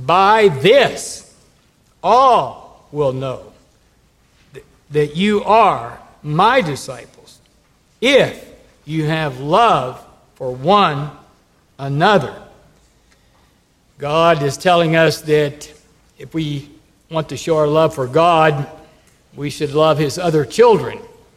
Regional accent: Texas, United States; And I grew up in Texas without any air conditioning, and it's sort of hard to believe now.

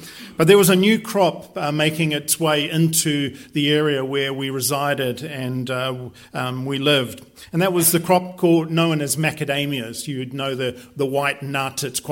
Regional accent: New Zealand; born there; moved away as an adult; also born or lived in South Africa; I was born in New Zealand. That's near Australia. I came to Ambassador College in 1986

